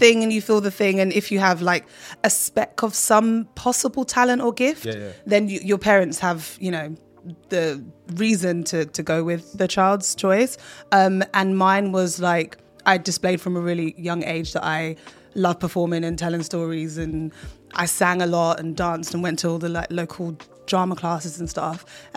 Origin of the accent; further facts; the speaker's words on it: Greenford, London, United Kingdom; also born or lived in Shepherd's Bush; So I moved from, when I was younger, from Shepherd's Bush to Greenford